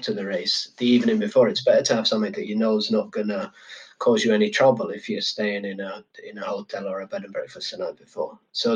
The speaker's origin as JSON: {"language": "English", "region": "Yorkshire and the Humber", "country": "United Kingdom", "said": "Like, I'm from Yorkshire, I drink Yorkshire tea, and I'll probably have a boiled egg and a slice of toast"}